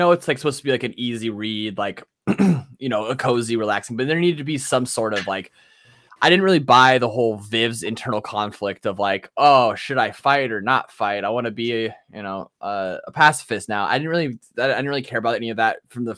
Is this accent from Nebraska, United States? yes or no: yes; Nebraska, United States; Maybe that's because we're from Nebraska and like I knew like 8 guys exactly like Cal.